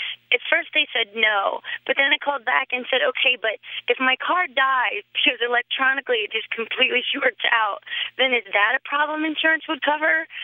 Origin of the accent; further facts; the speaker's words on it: Wilmington, Delaware, United States; I'm from Wilmington, Delaware.